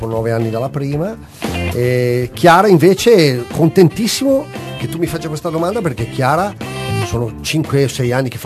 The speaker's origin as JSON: {"language": "Italian", "region": "Lombardy", "country": "Italy", "said": "io lombardo, lei napoletana"}